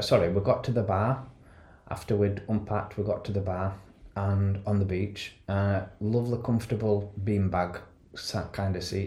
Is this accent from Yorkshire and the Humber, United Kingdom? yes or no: yes; Yorkshire and the Humber, United Kingdom; being Yorkshireman, we decided to go on slow boat.